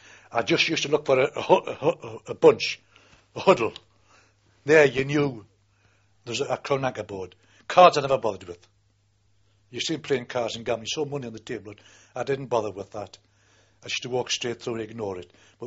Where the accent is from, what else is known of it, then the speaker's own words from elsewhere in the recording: Glasgow, Scotland, United Kingdom; They shouted, "Glasgow tanner, Sab," because we come from Glasgow. They knew where we were going from.